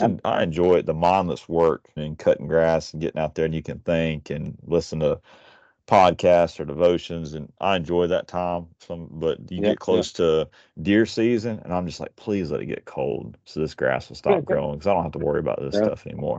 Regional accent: Georgia, United States; At least that's what I've experienced growing up in Georgia.

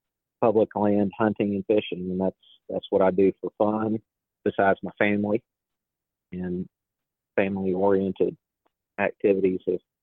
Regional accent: Birmingham, Alabama, United States; now in Baldwin County, United States; Well, I'm originally from Birmingham, but I moved to Baldwin County in 95. Grew up in Birmingham in the city, but I spent my summers on the Coosa River up around Lincoln, Alabama

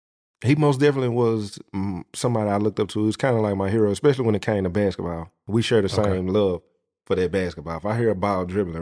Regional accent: Springfield, Tennessee, United States; Springfield, Tennessee.

